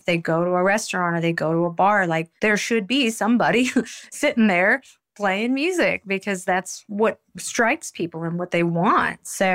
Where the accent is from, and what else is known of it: New Orleans, Louisiana, United States; born or raised there